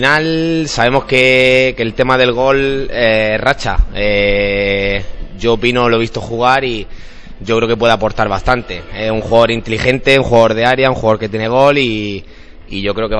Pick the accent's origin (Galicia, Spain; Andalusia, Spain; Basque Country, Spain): Andalusia, Spain; El Ejido; soy natural de Ejido